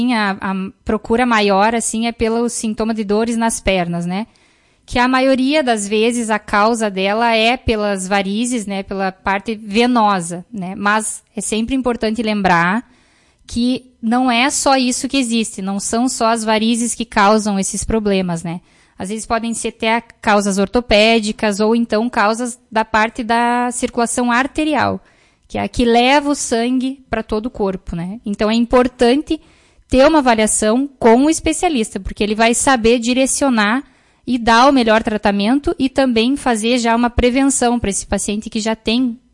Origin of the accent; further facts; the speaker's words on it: Soledade, Rio Grande do Sul, Brazil; Eu sou natural de Soledade.